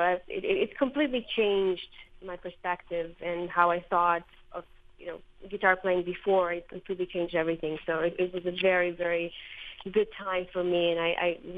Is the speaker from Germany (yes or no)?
no; Croatia; English is a second language; moved away as an adult; now in United States; Well, I was born in Croatia, and I lived there actually most of my life. I went to school there.